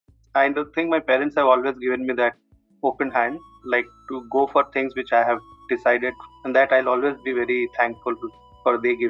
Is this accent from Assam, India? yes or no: no; Kanpur, Uttar Pradesh, India; also born or lived in Kolkata; I had just maybe initial 6 months to 1 year in Kolkata. Post that, I had my formative years, schooling, all there in Kanpur.